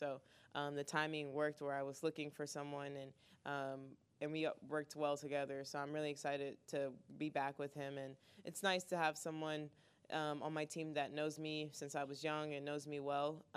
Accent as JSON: {"language": "English", "country": "United States", "said": "US Open was always the main one I wanted to win just because it's in my home country."}